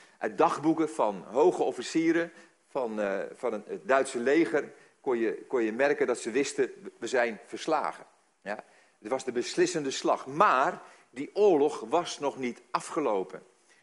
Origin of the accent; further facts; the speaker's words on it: Den Helder, North Holland, Netherlands; Ik ben opgegroeid in Den Helder. Ik heet een Helderse Jutter, zo heet dat. En daar een groot deel van mijn leven doorgebracht.